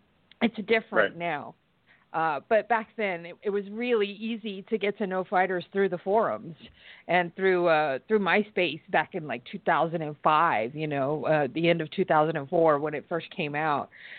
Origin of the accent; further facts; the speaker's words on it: Brooklyn, New York, United States; basically it came from that movie and because I'm from Brooklyn.